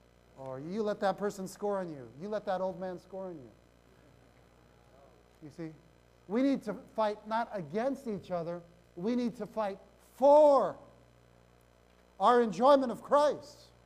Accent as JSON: {"language": "English", "town": "Anaheim", "region": "California", "country": "United States", "said": "You know, I'm from Anaheim."}